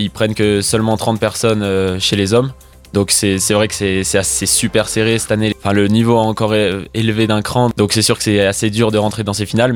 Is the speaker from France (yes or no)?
yes; Albertville, Auvergne-Rhône-Alpes, France; je suis originaire d'Albertville, j'ai 19 ans